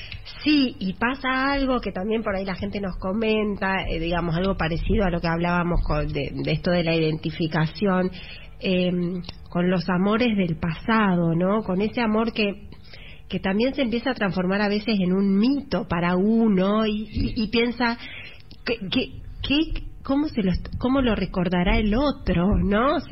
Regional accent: La Tablada, Buenos Aires Province, Argentina; porque yo soy de La Tablada, a mí esta obra me atravesó

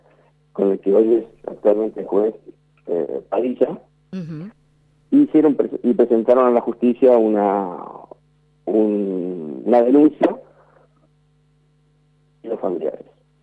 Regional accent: Esteban Echeverría, Buenos Aires Province, Argentina; yo no soy de José C. Paz, hay compañeros de José C. Paz, yo soy de Esteban de Echeverría.

